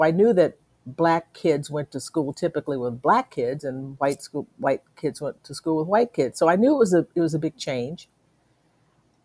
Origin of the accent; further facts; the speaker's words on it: Conroe, Texas, United States; also born or lived in Livingston; I was born in Livingston, moved to Conroe, Texas. That's technically East Texas.